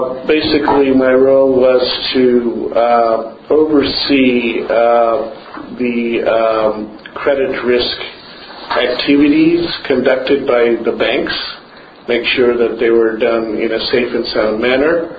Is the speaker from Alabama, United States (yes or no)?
no; Washington, District of Columbia, United States; So Washington, I grew up in Washington. I went to high school. My parents are here